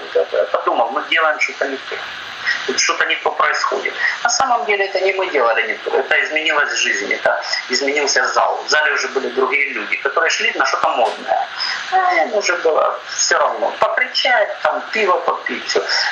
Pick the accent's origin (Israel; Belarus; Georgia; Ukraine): Ukraine; Kharkiv, Kharkiv Oblast; born or raised there